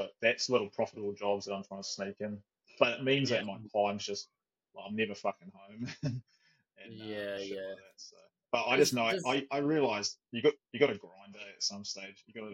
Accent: Tauranga, Bay of Plenty, New Zealand; also born or lived in Auckland; I came back to Tauranga from Auckland after being a foreman up there for 8 years. Brought the kids back to Tauranga and different town for where I grew up. I grew up down here.

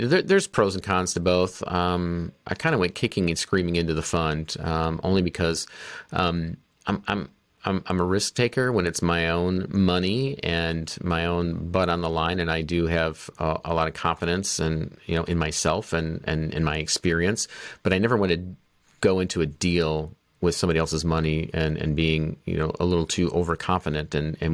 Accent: Flint, Michigan, United States; no offense to anybody in Flint, Michigan, that's my hometown.

